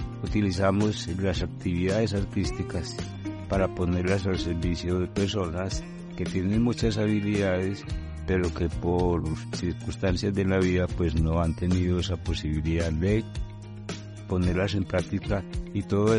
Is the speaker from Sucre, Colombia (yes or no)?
no; Antioquia, Colombia; born there; Yo nací en un pueblo del occidente, Viborina, ni siquiera en el pueblo, en una finca.